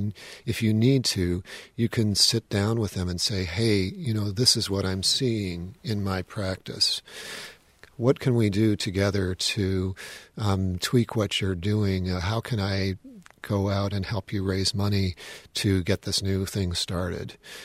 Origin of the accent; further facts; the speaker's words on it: Milwaukee, Wisconsin, United States; And then my hometown of Milwaukee was also very attractive.